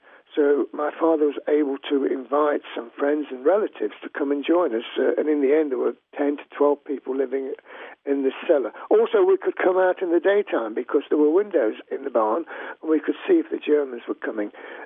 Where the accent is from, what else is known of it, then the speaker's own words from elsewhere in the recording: Poland; first language Polish; English is a second language; my native tongue was Polish. But my father had deliberately taught me and my brother and my mother little phrases in Ukrainian